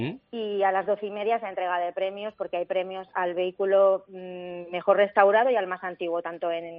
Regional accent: Castellar, Valencian Community, Spain; Pues sí, bueno, yo soy de la pedanía, soy de Castellar.

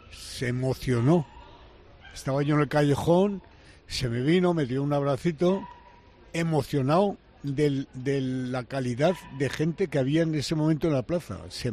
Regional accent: Zaragoza, Aragon, Spain; no solamente para mí, que soy de Zaragoza

